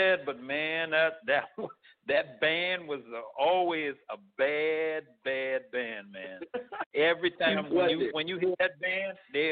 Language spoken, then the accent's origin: English; New Orleans, Louisiana, United States; I was born in New Orleans, Louisiana. I had a jazz and blues upbringing being in New Orleans because it was a strong upbringing.